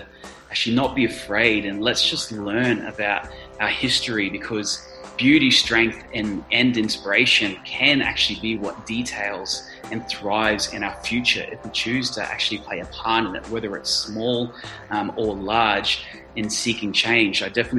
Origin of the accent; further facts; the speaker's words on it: Queensland, Australia; now in Northern Territory, Australia; from my experience, from both being of Indigenous growing up in Queensland and also spending the last 10 years up here in the Northern Territory, even out in Indigenous communities for a few years